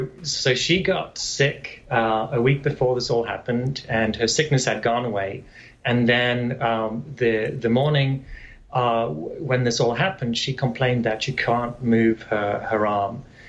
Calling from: Long Island, New York, United States; From Long Island, New York.

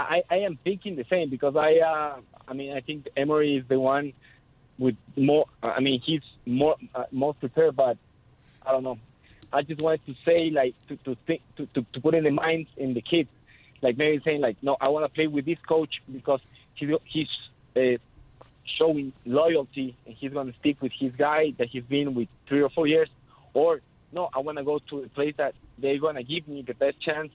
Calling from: Quito, Pichincha, Ecuador; And I'm calling you from Quito, from South America, and I'm a big fan

